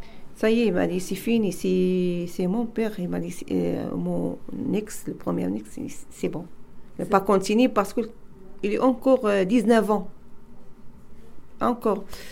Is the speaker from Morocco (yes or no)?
yes; Morocco; Je viens du Maroc.